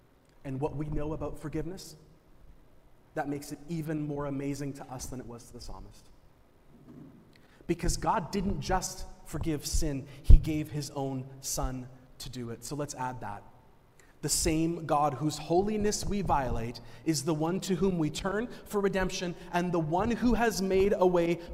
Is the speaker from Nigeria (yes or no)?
no; Vancouver, British Columbia, Canada; As someone who's born and raised in Metro Vancouver, it's actually pretty easy for me to take the mountains for granted.